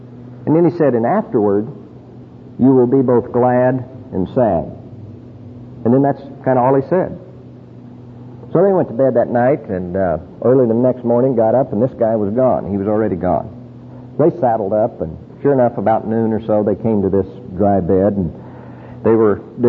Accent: New Mexico, United States; I grew up in New Mexico on a ranch and raised cattle and worked horses

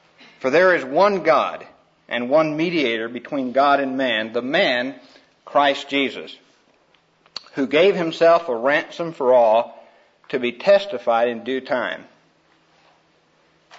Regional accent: Lela, Texas, United States; born there; I was born up in Leela, Texas, on Highway 66 between Shamrock, Texas, and Amarillo.

